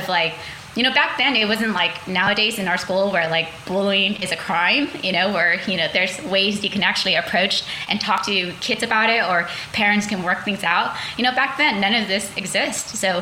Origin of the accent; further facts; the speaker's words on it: Denver, Colorado, United States; now in Sacramento, United States; So we grew up in Denver, Colorado, which a lot of people don't know that about our family, but we stayed there for about 2 years, and then we decided to kind of move with relatives here to Sacramento.